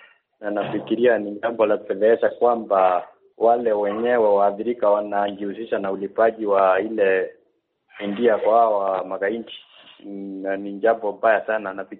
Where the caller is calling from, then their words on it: Nairobi, Kenya; natoka jijini Nairobi hapa Kenya.